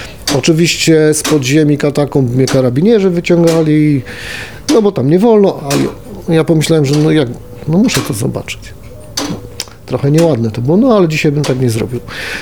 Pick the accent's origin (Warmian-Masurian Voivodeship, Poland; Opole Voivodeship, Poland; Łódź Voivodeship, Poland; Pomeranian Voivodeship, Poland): Łódź Voivodeship, Poland; Piotrków Trybunalski; wychowałem się w Piotrkowie, tam się urodziłem. Zawsze pełno starych kamienic i pełno ciekawostek.